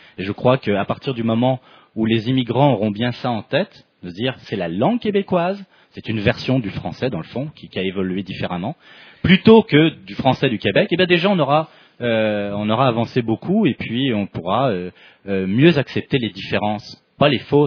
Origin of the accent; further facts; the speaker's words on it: Normandy, France; Je viens de Normandie, et dans le pays de Caux, je peux vous dire que on a des intonations. Il y a des intonations qui ressemblent pas mal à l'accent québécois d'aujourd'hui, d'ici.